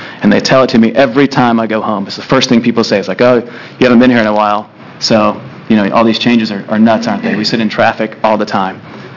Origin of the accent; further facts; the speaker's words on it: Georgia, United States; that's just the experience that I've had, growing up in Georgia.